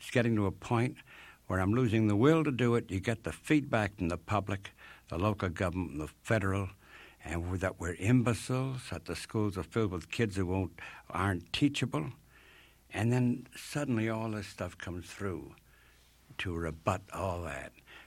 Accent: Chicago, Illinois, United States; Oh, Chicago. Or Chicago, my hometown, Chicago.

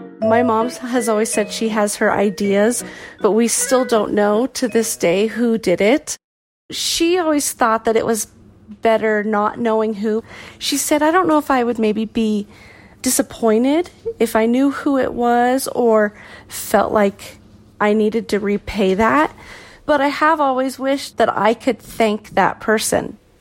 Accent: Nebraska, United States; now in Colorado, United States; I am currently in Colorado, but I'm originally from Nebraska.

